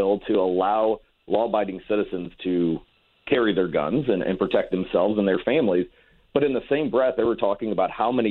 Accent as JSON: {"language": "English", "town": "Ferguson", "region": "Missouri", "country": "United States", "tie": "born or raised there", "said": "when I grew up in Ferguson, Missouri, that's the one I would take to different venues"}